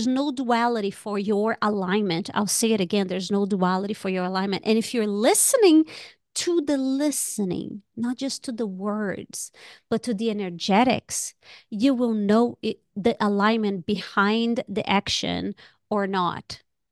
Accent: Brazil; I grew up in Brazil

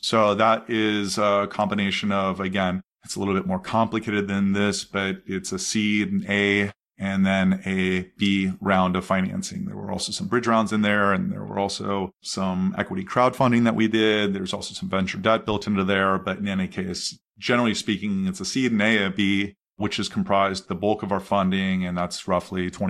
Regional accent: Columbus, Ohio, United States; also born or lived in Anderson, Indiana; I grew up in Columbus, Ohio. I went to school at a small 2,000 person school in Anderson, Indiana.

